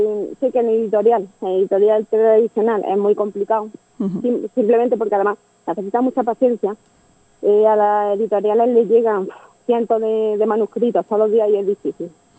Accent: Almedinilla, Andalusia, Spain; Sí, pero Priego es mi segunda casa, pero soy de Almedinilla.

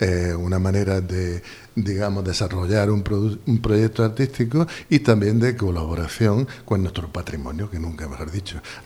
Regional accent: Priego de Córdoba, Andalusia, Spain; todos, absolutamente toda la plantilla, por así decirlo, somos de Priego, prieguense.

